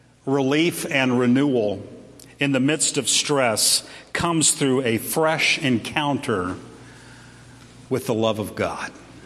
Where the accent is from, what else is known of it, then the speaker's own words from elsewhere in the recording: Florida, United States; I used to hear about them a lot when I was growing up in Florida.